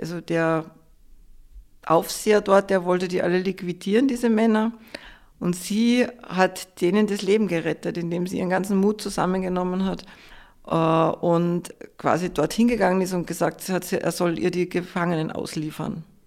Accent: Salzburg, Austria; now in Berlin, Germany; meine Familie ist aus dem Salzkammergut, aus dem Salzburger Teil vom Salzkammergut ursprünglich, und ich bin in Salzburg aufgewachsen, aber ich lebe zurzeit oder eigentlich schon seit langer Zeit eben in Berlin.

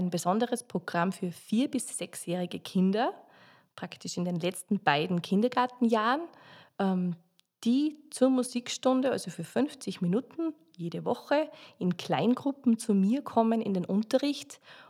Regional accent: Bad Goisern, Upper Austria, Austria; ich komme ursprünglich aus Bad Golsern am Hallstättersee. Also ich bin sozusagen eine Dosige

